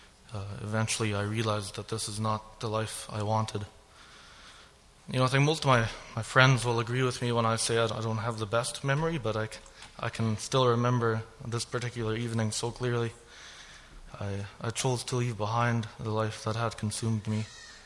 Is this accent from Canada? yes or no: yes; Canada; also born or lived in Germany; I was born in Germany, and when I was five, my family moved to Canada.